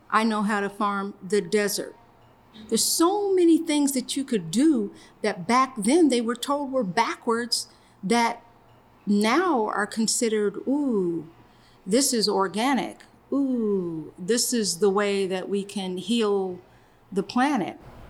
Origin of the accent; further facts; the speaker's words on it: Portland, Oregon, United States; also born or lived in Seattle, Washington; I'm a farmer and a chef. And I'm native to the Pacific Northwest. I was born in Seattle, Washington, and raised in Portland, Oregon.